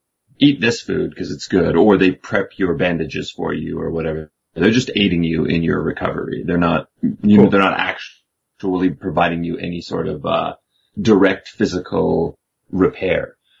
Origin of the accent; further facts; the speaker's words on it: Canada; It's because we're Canadian.